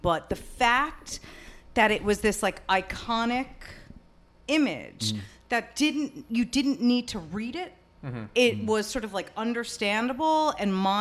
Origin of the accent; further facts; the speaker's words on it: Fresh Meadows, New York, United States; also born or lived in Flushing; From Fresh Meadows, yeah. But I was born in Flushing. I lived here till I guess I was like a little under one.